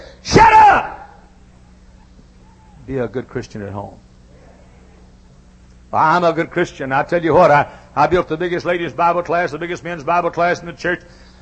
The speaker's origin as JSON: {"language": "English", "region": "Indiana", "country": "United States", "said": "I said, \"Papa, I'm here from Indiana to visit. I'm preaching here. And you're going to have time.\""}